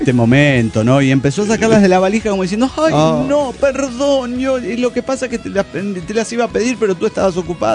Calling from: Morelia, Michoacán, Mexico; de Morelia, Michoacán.

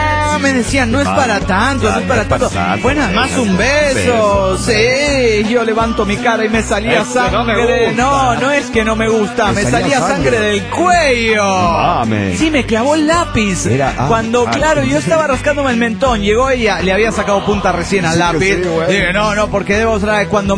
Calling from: Monterrey, Nuevo León, Mexico; de Monterrey, Nuevo León, México.

